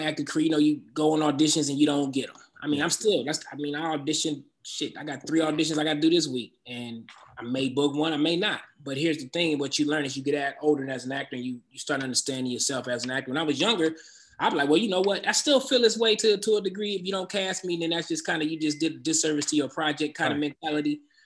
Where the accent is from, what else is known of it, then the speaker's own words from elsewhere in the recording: Detroit, Michigan, United States; So as I got older, you know, growing up in Detroit, it really wasn't an avenue for, you know, the arts like that, you know, coming up in that time.